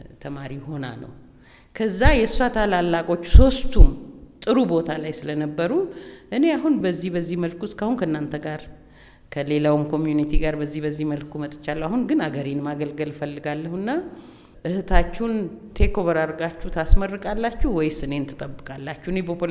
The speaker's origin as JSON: {"language": "Amharic", "town": "Waka", "region": "South West Ethiopia Peoples' Region", "country": "Ethiopia", "tie": "born or raised there", "said": "ክፋ ክፍለ ሀገር በሚባልበት ዘመን በክፋ ክፍለ ሀገር እንደ አውሮ ዞን ላይ ነው የተወለድኩት። ዋካ ከተማ የአውራጃው ዋና ከተማ ነው የምንኖርበት፣ ቤተሰቦች ያሉበት እና እዛ እስከ 8 ትምህርት ቤት ነበረ።"}